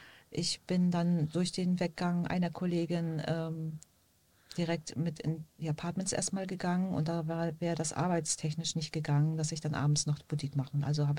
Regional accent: Sassnitz, Mecklenburg-Vorpommern, Germany; Dann Jugend in Sassnitz, dort gelernt

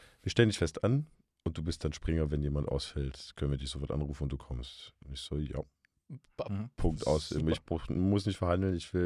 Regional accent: Scharfenberg, Saxony, Germany; in meinem alten Heimatdorf Scharfenberg gibt es ein Schloss

